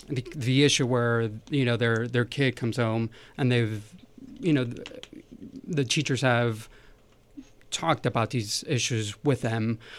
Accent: California, United States; So I'm Hispanic of immigrant parents. You know, and growing up in California, I didn't have to.

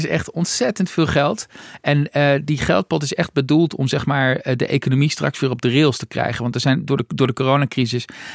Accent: Netherlands; Maar nou ja, we doen er weinig mee als Nederlanders.

